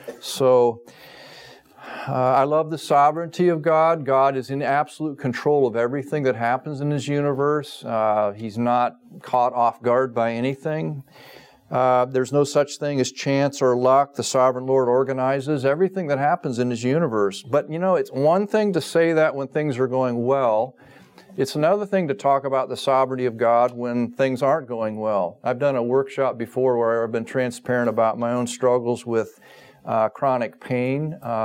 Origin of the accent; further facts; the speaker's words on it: Ohio, United States; I grew up in West Central Ohio, which may not mean anything to most of you, but that's farm country.